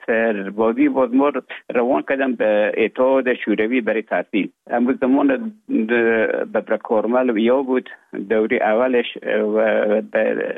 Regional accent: Afghanistan; now in Finland; بعد از ای که از افغانستان طالبا آمدن به اوج گذاره محکمه که مشکل بود و آمدم به طرف های روسیه و از روسیه آمدم به ایجه بفنلا.

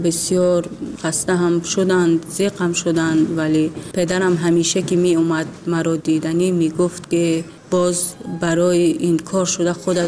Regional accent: Tajikistan; اصلا وقتی که من بیرون از تاجیکستانم بودم،

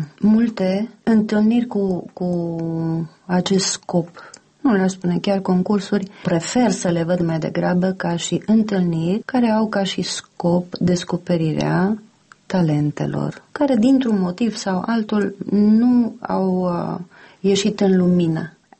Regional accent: Transylvania, Romania; born there; Iar eu m-am născut în România, în Transilvania

